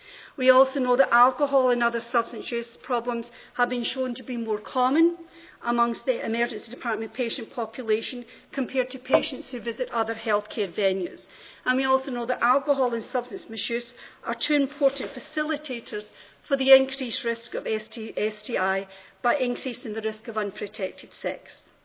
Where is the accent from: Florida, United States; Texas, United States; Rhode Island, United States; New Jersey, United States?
Rhode Island, United States; I'm from Rhode Island.